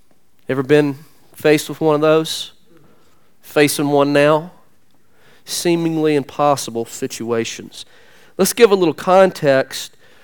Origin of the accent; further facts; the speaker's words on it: Southern United States, United States; growing up in the Bible Belt and Protestant evangelical culture, I believe we have a real, real tendency in church to make it very man-centered.